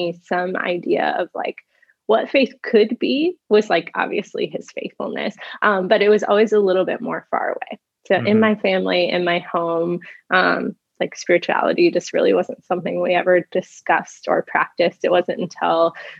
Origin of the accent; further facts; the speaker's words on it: California, United States; I'm originally from California, and if you have any context or stereotypes for, like, what that is, that's just about right.